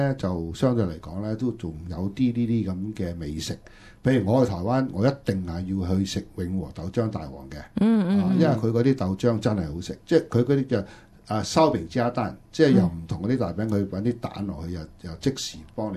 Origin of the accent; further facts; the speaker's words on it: Shanghai, China; 因为我哋上海人中意食嗰啲嘢